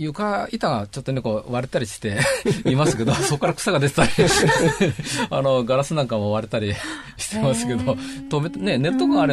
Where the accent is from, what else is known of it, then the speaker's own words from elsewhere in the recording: Shizuoka, Japan; born there; もう私生まれは静岡市美濃沼上なんですが